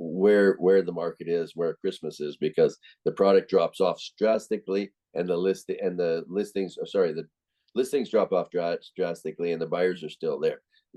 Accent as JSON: {"language": "English", "town": "Winnipeg", "region": "Manitoba", "country": "Canada", "said": "I'm from Winnipeg originally, and I used to joke about it."}